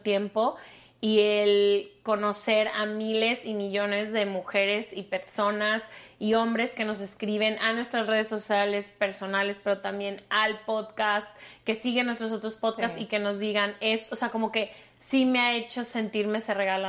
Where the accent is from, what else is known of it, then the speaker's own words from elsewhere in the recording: Mexico; Le dije, ay, soy de México.